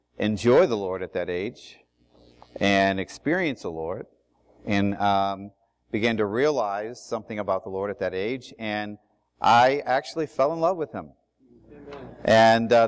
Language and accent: English; Ohio, United States; For those of you who don't know me … I am from Ohio, presently living in Cincinnati, Ohio.